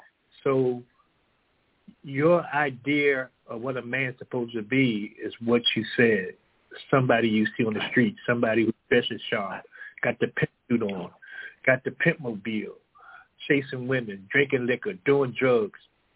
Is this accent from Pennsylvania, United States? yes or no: yes; Philadelphia, Pennsylvania, United States; I'm from Philadelphia